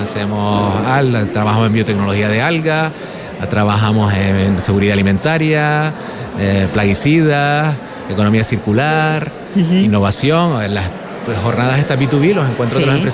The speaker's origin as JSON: {"language": "Spanish", "region": "Canary Islands", "country": "Spain", "said": "yo, que vengo de Gran Canaria"}